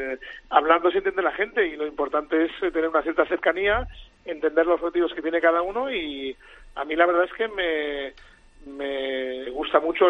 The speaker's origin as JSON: {"language": "Spanish", "town": "Barcelona", "region": "Catalonia", "country": "Spain", "moved": "as an adult", "lives_now": "Germany", "said": "Yo soy de Barcelona, exactamente."}